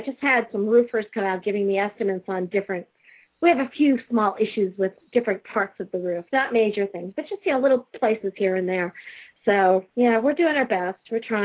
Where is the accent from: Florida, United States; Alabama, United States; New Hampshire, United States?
New Hampshire, United States; also born or lived in California; I mean, I'm from California, originally from New Hampshire, but California, and I had a group of 250 people out there in California